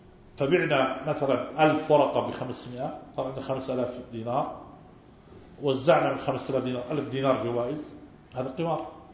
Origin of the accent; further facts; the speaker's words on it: Algeria; يقول بعض المشايخ عندنا في الجزائر